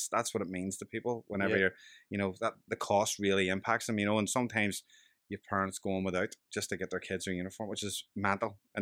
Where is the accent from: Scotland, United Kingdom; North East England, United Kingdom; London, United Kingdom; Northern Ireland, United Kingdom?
Northern Ireland, United Kingdom; Belfast; You know, I grew up in Turf Lodge